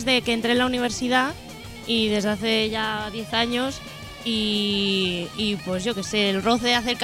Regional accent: Madrid, Community of Madrid, Spain; pero yo soy de Madrid, de centro.

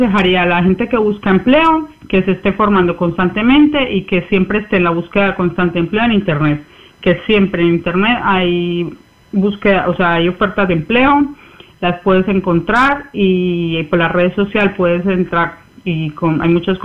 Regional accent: Colombia; now in Spain; tengo 29 años, vengo de Colombia y llevo 7 años en España.

